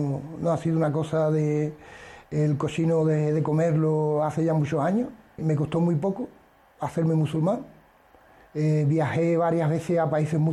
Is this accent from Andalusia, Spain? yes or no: yes; Jerez, Andalusia, Spain; Tengo 58 años, nací aquí en Jerez, el 27 del 12, del 11 del 55, y actualmente y sigo trabajando y viviendo aquí en Jerez. 14 años como musulmán. … como musulmán.